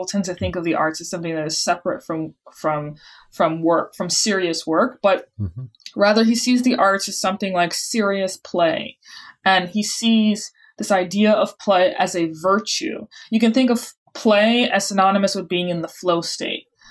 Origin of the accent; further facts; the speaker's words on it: New Orleans, Louisiana, United States; born there; So yes, I was born in New Orleans. I was born into a religious family